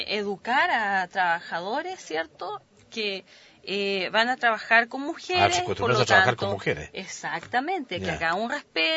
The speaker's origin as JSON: {"language": "Spanish", "region": "Magallanes", "country": "Chile", "said": "de cómo somos los magallánicos. Somos especiales y somos diferentes al resto del país."}